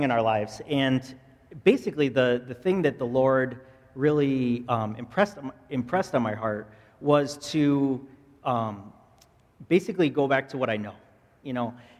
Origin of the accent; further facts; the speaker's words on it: Fairport, New York, United States; when I was a young kid, I grew up in Fairport, and I took golf lessons at Eagle Vale